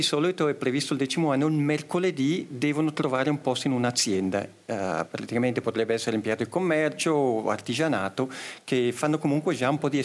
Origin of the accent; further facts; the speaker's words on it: Poschiavo, Graubünden, Switzerland; Io sono poschiavino, sono cresciuto a Poschiavo, poi ho lasciato la valle come tutti o come molti giovani per trasferirmi oltre Bernina a Coira.